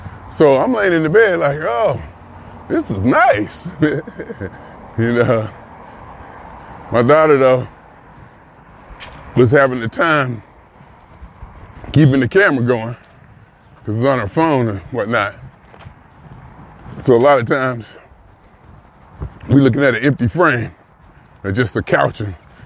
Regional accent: Ohio, United States; Side note, I'm from Ohio, but I still call it soda.

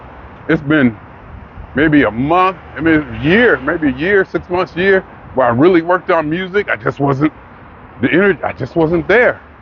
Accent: Youngstown, Ohio, United States; now in California, United States; That I grew up in Youngstown, Ohio. There's no place more precious. I think it's the best place where I grew up, how I grew up.

